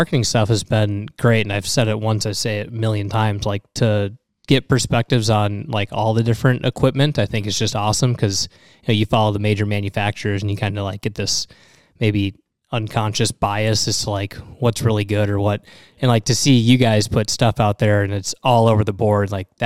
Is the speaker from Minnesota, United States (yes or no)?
no; Little Rock, Arkansas, United States; also born or lived in Cabot; Yeah, I was actually born in Cabot, and then we lived in Little Rock.